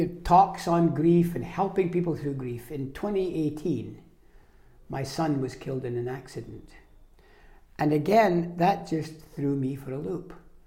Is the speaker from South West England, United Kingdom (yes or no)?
no; Arbroath, Scotland, United Kingdom; moved away as an adult; also born or lived in Glasgow / London; now in Canada; Well, while I've lived in Canada for almost 50 years, I'm actually Scottish, and I come over every year to brush up on my accent. But I was born and raised in Arbroath, which is on the east coast of Scotland.